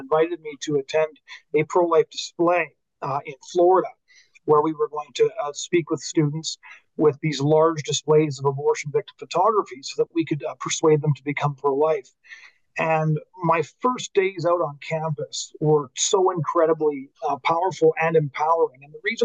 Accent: Chilliwack, British Columbia, Canada; also born or lived in Seattle; Well, I was born in Seattle, but I was raised in the Fraser Valley, in Chilliwack.

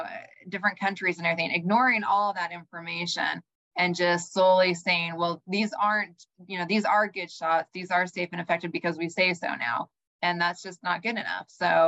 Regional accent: Idaho, United States; because I'm not from Iowa, I'm from Idaho.

